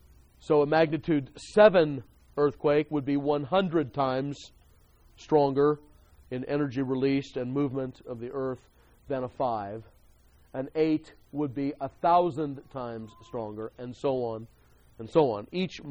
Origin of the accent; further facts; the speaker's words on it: California, United States; now in Texas, United States; And, of course, when I moved out here from California, we have a completely different way of building buildings here than we did in California